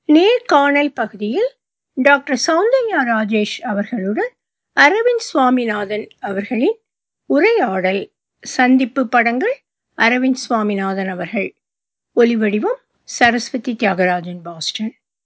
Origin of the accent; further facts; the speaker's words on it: Puducherry, India; moved away as an adult; now in Chennai, India; எனது ஊர் பாண்டிச்சேரி. கூட்டு குடும்பத்தில் வளர்ந்தேன்.